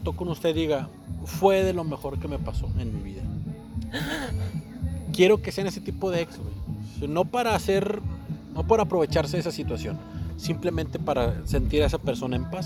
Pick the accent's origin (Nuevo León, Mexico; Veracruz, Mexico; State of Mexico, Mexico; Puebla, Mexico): Nuevo León, Mexico; Y porque somos unos todólogos regios.